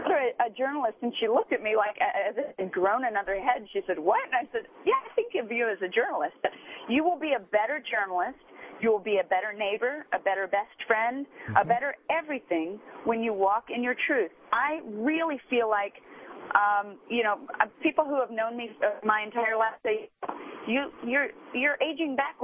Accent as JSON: {"language": "English", "town": "Wellsville", "region": "Kansas", "country": "United States", "tie": "born or raised there", "said": "There are people from my hometown of Wellsville, Kansas"}